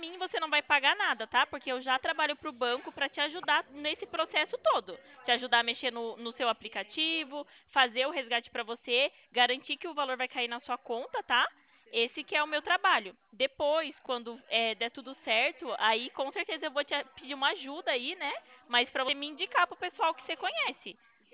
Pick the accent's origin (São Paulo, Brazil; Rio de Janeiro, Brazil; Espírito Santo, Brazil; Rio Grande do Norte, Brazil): São Paulo, Brazil; Sorocaba; eu sou de Sorocaba.